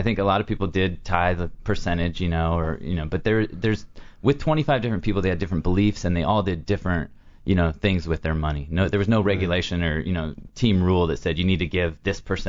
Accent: Seattle, Washington, United States; I grew up with him in Seattle.

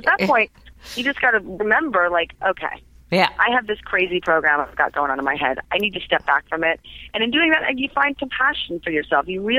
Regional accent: United States; especially Americans. I mean, I'm an American.

